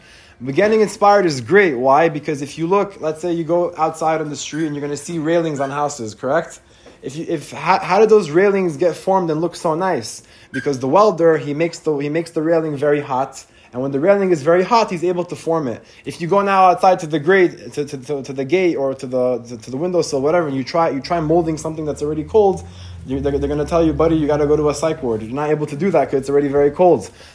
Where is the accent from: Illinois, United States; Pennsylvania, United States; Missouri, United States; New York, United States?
New York, United States; Brooklyn; I know from growing up in Brooklyn myself